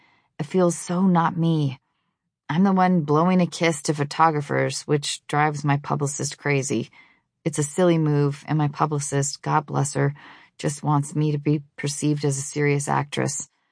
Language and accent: English; Seattle, Washington, United States; Growing up in Seattle, I was incredibly lazy about shaving my legs and was really unknowledgeable about body grooming in general.